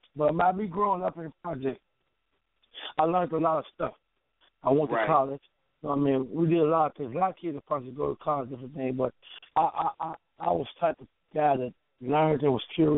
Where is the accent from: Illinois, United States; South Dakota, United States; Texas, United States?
Illinois, United States; Chicago; Well, I grew up in Chicago in one of the Rufus projects in the world, and I was in the project.